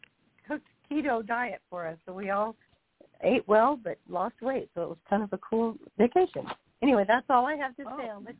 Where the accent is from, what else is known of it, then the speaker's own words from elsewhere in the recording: Newport, Washington, United States; I'm from Newport, Washington.